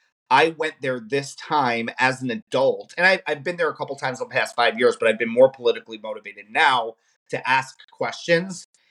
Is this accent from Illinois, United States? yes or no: yes; Illinois, United States; I guess growing up in Illinois is very diverse. So growing up as a kid, I had friends of every walk of life.